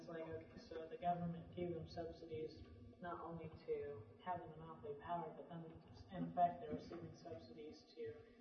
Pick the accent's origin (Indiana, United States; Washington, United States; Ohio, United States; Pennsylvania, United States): Indiana, United States; In my home state of Indiana, where I live, Insight is the local provider that's been granted monopoly power over the area.